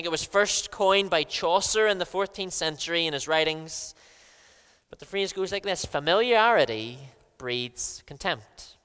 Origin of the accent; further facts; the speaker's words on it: Lisburn, Northern Ireland, United Kingdom; This is my hometown. And it was a joy to be able to come back to Lisburn, where I grew up.